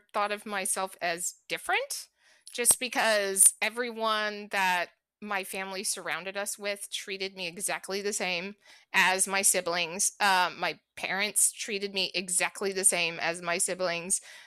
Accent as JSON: {"language": "English", "town": "Pryor", "region": "Oklahoma", "country": "United States", "tie": "born or raised there", "said": "So I grew up in Pryor, Oklahoma."}